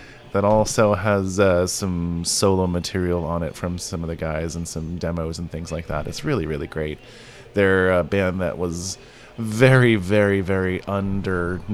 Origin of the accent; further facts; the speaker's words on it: United States; I wouldn't know. I'm from America, Scott.